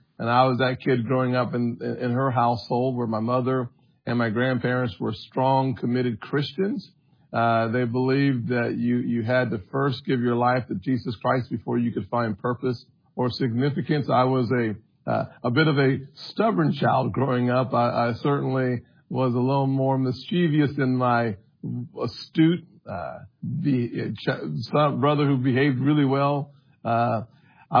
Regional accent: North Charleston, South Carolina, United States; I'm a kid from North Charleston, born and raised in poverty, single-parent household.

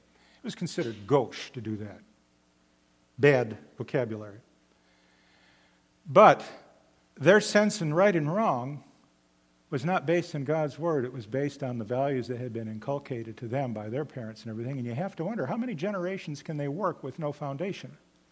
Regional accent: Minnesota, United States; I'm from the Midwest, originally Minnesota, right across from Wisconsin. We're kind of similar folk.

